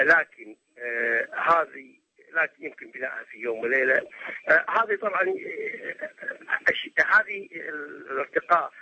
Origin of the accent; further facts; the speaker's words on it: Iraq; احنا عندنا في العراق 2000 مركز صحي